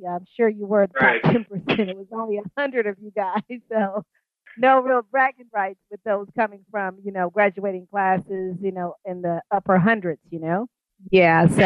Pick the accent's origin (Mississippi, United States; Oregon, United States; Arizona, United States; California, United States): Mississippi, United States; Cleveland; also born or lived in Detroit; born in Detroit, but I was raised in Mississippi, in the Delta, Cleveland, Mississippi.